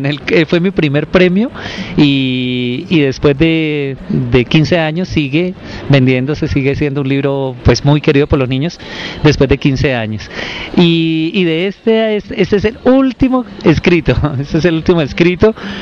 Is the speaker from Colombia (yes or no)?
yes; Pitalito, Huila, Colombia; Yo nací en Pitalito, viví en Pitalito, me crié allá en el Huila